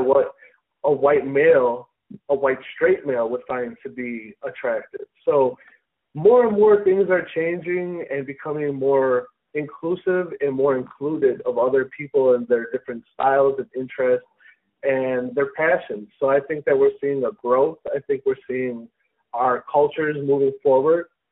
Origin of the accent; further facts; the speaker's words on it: Chicago, Illinois, United States; now in San Diego, United States; I mean, I'm from Chicago, so I grew up with a lot of Hispanic influences around me, a lot of African-Americans and white people, not so many Asian people per se, in my opinion. But here in San Diego